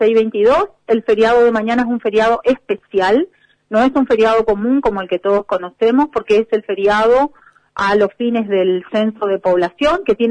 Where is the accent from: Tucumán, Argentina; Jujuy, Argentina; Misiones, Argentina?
Misiones, Argentina; nosotros que vivimos nuestra tierra colorada como misioneros.